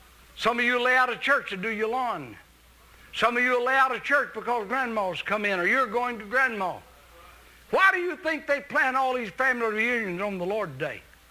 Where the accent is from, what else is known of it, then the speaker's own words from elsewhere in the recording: Camden, United States; also born or lived in Millville; in Millville, where everybody else lived, but I was raised in Camden, they came, the Camden people came to Millville and got my daddy to move all of us to Camden